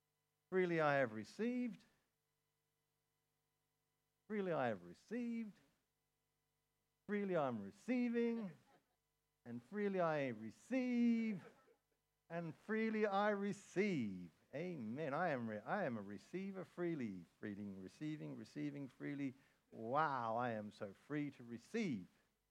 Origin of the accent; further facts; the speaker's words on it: Australia; me, as an Australian, sitting here in the ends of the earth